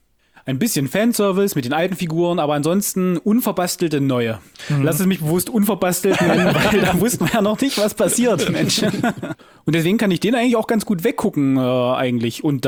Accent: Halle, Saxony-Anhalt, Germany; moved away as an adult; now in Cologne, Germany; ich bin aus Halle an der Saale aus beruflichen Gründen nach Köln gezogen.

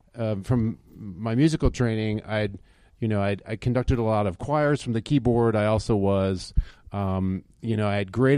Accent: Michigan, United States; I am a Midwestern I'm born and raised in Michigan, and so it's lovely balmy weather here in February for me.

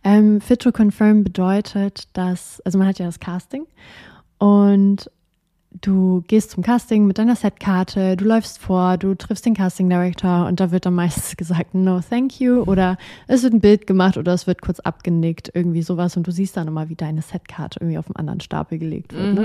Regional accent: Rostock, Mecklenburg-Vorpommern, Germany; war das damals in meiner Heimatstadt Rostock

